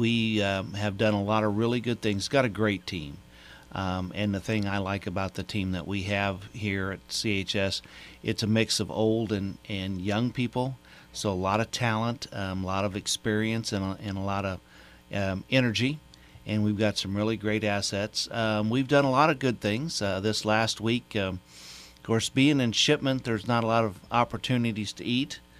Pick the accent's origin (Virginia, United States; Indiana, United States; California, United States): Indiana, United States; Well, I started out as a farm boy in Indiana. Grew up on a farm in southern Indiana where we raised cattle, watermelons, corn, and soybeans.